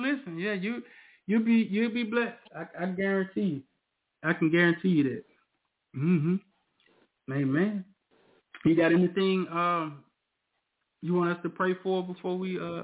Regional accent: Southern United States, United States; I'm from the South, so people were shorten your name up.

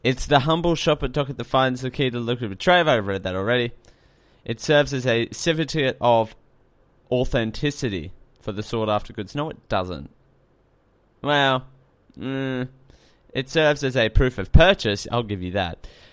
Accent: Australia; we could be talking about American news, but we're Australian, so we put Australian news first.

